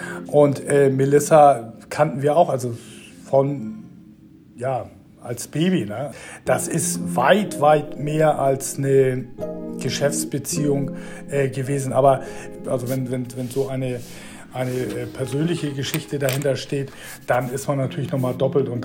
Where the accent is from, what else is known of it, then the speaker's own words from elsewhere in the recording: Wacken, Schleswig-Holstein, Germany; Also wir sind Schleswig-Holsteiner Jungs, kommen aus Wacken.